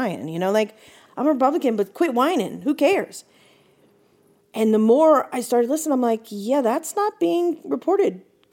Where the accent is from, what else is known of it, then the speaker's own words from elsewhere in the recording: New York, United States; born there; I'm a New Yorker by birth.